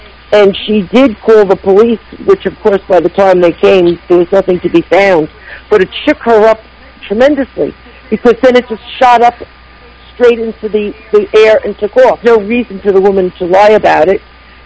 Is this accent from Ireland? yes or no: yes; Ireland; because I'm Irish, of course.